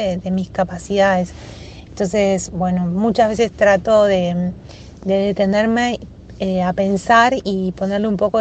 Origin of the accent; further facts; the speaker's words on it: Buenos Aires, Argentina; yo soy de Buenos Aires.